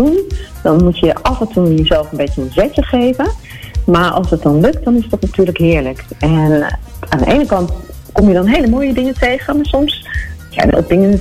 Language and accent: Dutch; Gelderland, Netherlands; now in Amsterdam, Netherlands; Nee, tegenwoordig woon ik in Amsterdam, maar ik ben opgegroeid in de Achterhoek.